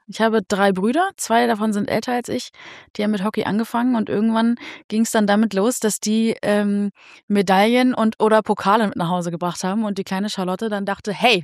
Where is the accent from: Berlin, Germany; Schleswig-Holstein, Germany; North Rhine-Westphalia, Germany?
Berlin, Germany; Ich bin Berlinerin, bin in Zehlendorf geboren, aufgewachsen, bei den Wespen groß geworden.